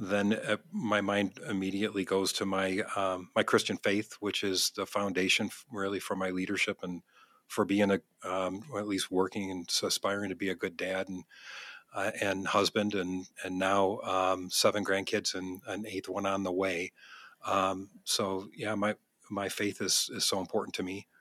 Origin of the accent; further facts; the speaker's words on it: Flint, Michigan, United States; now in Colorado, United States; I'm originally from Flint, Michigan. My wife and I moved out to Colorado.